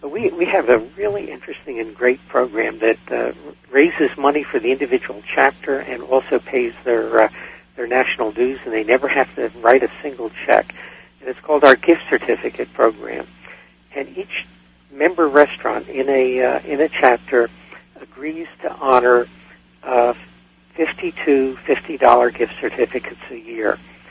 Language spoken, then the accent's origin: English; Philadelphia, Pennsylvania, United States; moved away as an adult; now in Arizona, United States; I grew up in Philadelphia, so I'm an Eastern heart. I've been in Arizona since 81